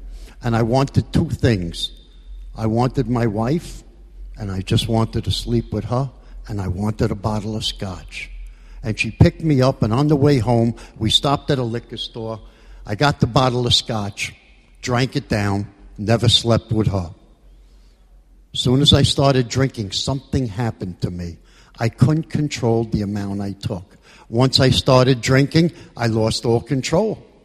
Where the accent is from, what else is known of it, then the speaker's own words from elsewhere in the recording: Brooklyn, New York, United States; As a youngster growing up in Brooklyn, I never fit in, I never belonged, I was set aside.